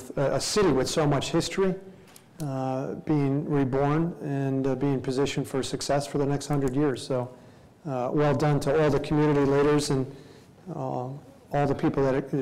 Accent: Chicago, Illinois, United States; now in Detroit, United States; I grew up in Chicago, so my dad's side of the family was Cubs fans, my mother's side of the family was White Sox fans

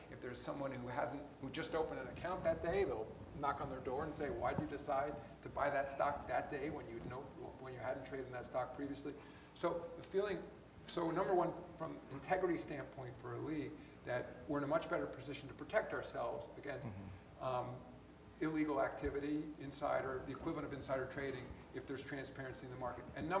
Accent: New York City, New York, United States; but in the city I grew up in New York

